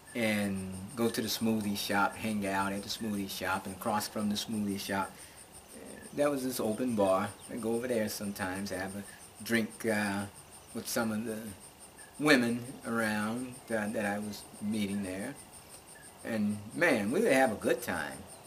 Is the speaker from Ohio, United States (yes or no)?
no; Alabama, United States; also born or lived in Atlanta, Georgia; I was living in Georgia. I had been living in Georgia, Atlanta, Georgia, for about 20 years. And I'm originally from Alabama.